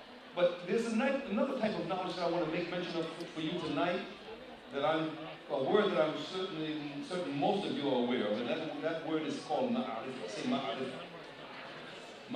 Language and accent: English; Boston, Massachusetts, United States; born there; I was born in Boston